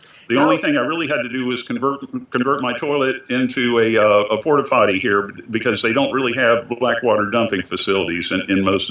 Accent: Florida, United States; Of course, I don't have a front license plate since I'm from Florida, so it doesn't work for me

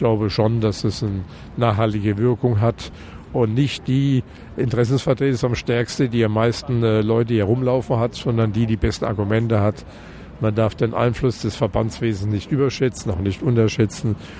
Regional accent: Rhineland-Palatinate, Germany; Also ich komme aus Rheinland-Pfalz, bei uns die Moselregion oder die Pfalz mit ihrer Vielfalt einzubeziehen

